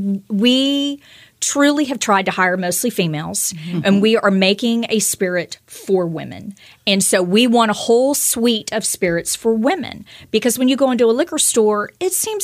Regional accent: Tyler, Texas, United States; we grew up in Tyler, Texas, which is the rose cap. Yes, the rose capital of the world.

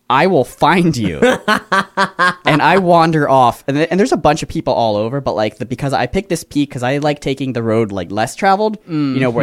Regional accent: Florida, United States; dude, we're from Florida. We don't know.

